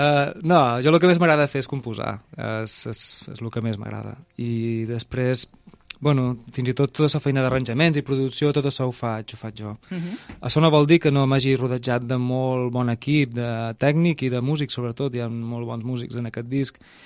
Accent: Balearic Islands, Spain; jo som menorquí, jo venc de Menorca

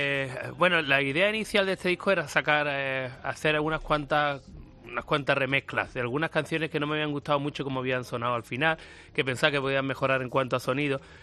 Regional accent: Málaga, Andalusia, Spain; soy de Málaga

